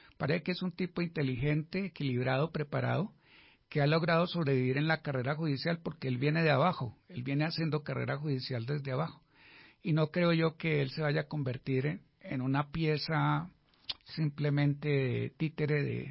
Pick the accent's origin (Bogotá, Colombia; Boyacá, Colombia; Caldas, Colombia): Bogotá, Colombia; somos los bogotanos, los ciudadanos que pagamos impuesto y vivimos aquí en la ciudad.